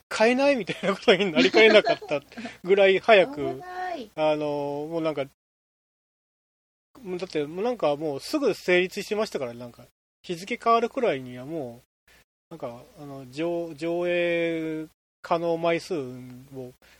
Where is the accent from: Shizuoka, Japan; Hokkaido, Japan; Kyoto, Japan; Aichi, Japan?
Shizuoka, Japan; Hamamatsu; 僕の地元の浜松でも、ようやく公開されまして、